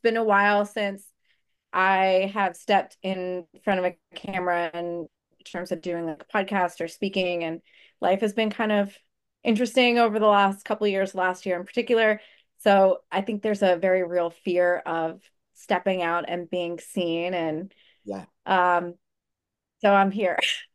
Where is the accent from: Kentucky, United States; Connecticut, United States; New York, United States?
New York, United States; Long Island; I'm from Long Island, New York.